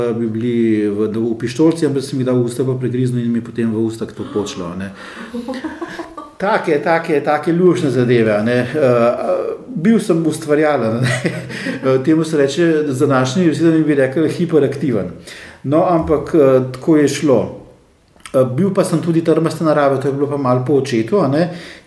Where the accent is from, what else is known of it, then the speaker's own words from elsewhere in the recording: Ljubljana, Central Slovenia, Slovenia; odraščal sem v Ljubljani, točno je Ljubljana Vič, na Jamovi cesti, zelo blizu cerkve. Osnovno šolo sem obiskoval na Viču oziroma na Bičevju